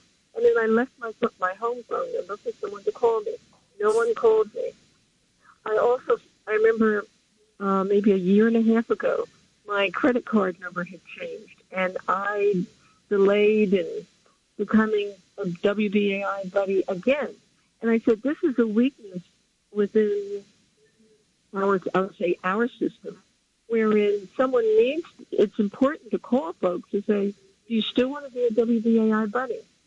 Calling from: New Jersey, United States; I'm calling from New Jersey.

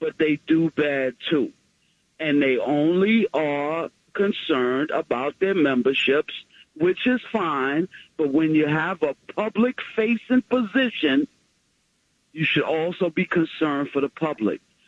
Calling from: New York, United States; I'm calling from the hot polio land of Rockland County.

